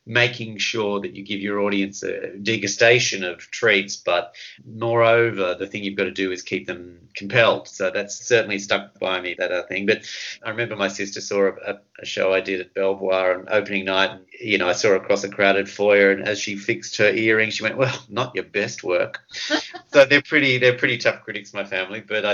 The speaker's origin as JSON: {"language": "English", "town": "Maroubra", "region": "New South Wales", "country": "Australia", "tie": "born or raised there", "said": "I was born in Sutherland Hospital down in the Shire, good Shire boy, and then I grew up in Maroubra, went to school in Randwick"}